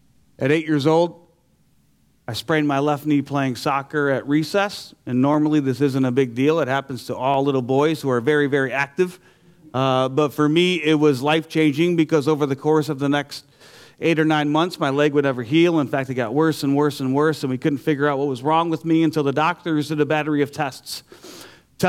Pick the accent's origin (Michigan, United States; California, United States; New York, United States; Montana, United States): Michigan, United States; Detroit; I'm from Detroit, Michigan.